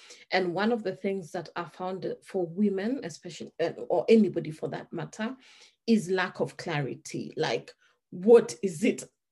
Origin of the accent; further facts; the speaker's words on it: Kenya; accent: Kenyan British; I am a Kenyan girl with a Kenyan British accent